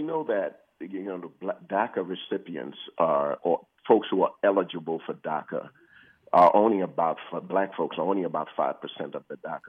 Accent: St. Lucia; born there; I'm from the Caribbean, by the way. I'm from St. Lucia, right?

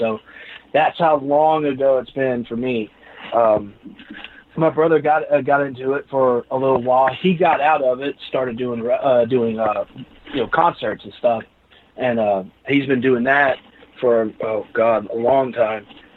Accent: Olive Branch, Mississippi, United States; also born or lived in San Antonio; So yeah, I was born and raised from there. I was actually born in San Antonio, but raised in Olive Branch.

